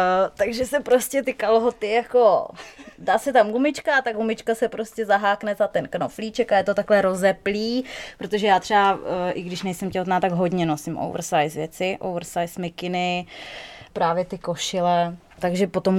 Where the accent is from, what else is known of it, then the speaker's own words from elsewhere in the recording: Moravia, Czechia; až pojedu autem zpátky do Prahy, protože já pocházím z Moravy.